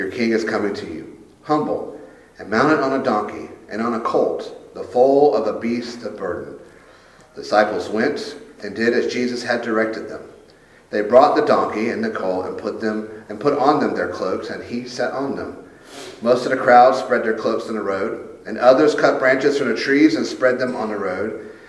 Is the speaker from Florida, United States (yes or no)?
no; Sumter, South Carolina, United States; President George H. Bush came to my hometown of Sumter, South Carolina